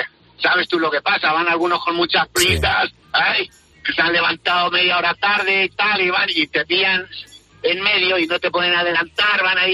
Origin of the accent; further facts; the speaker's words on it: Villarrobledo, Castilla-La Mancha, Spain; yo soy de Villarroledo, Albacete